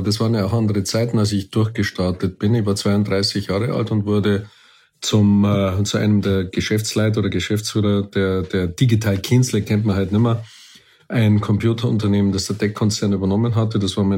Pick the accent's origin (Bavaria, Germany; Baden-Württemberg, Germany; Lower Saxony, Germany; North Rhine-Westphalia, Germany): Bavaria, Germany; ich bin ein Bayer, ein bayerischer Patriot deutscher Nationalität mit europäischer Gesinnung.